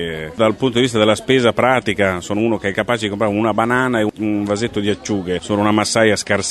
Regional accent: Emilia-Romagna, Italy; essendo io emiliano

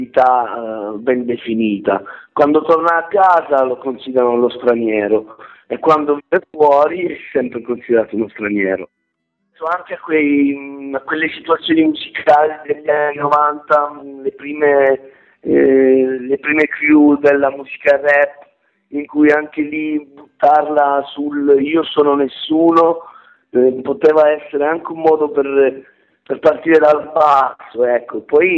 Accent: Calabria, Italy; in quanto calabresi, ma non solo, siamo fondamentalmente migranti tutti per studiare, successivamente per lavoro

